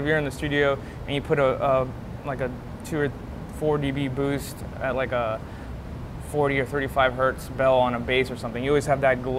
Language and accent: English; Miami, Florida, United States; So, yeah, very, you know, I'm from Miami, so.